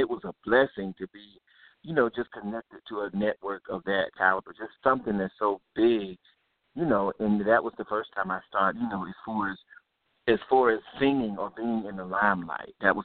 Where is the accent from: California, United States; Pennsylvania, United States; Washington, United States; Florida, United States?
Florida, United States; Cuba; Okay. Well, I'm actually from Cuba, Florida, and I grew up in a gospel group with my family